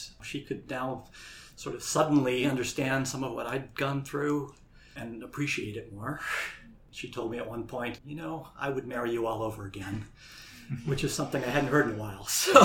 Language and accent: English; New Hampshire, United States; I'm from the New Hampshire Seacoast.